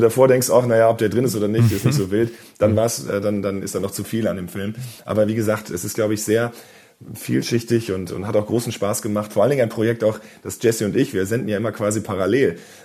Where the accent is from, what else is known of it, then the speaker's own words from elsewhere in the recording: Wiesbaden, Hesse, Germany; ich habe zum Beispiel zum ersten Mal in meiner Heimatstadt Wiesbaden gedreht